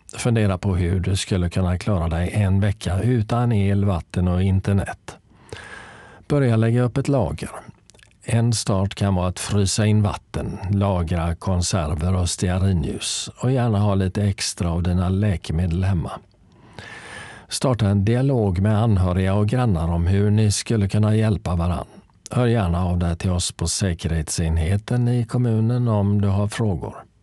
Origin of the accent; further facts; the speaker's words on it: Norrtälje, Stockholm County, Sweden; now in Vaxholm, Sweden; Jag kommer från början från Norrtälje och trivs jättebra i Vaxholm.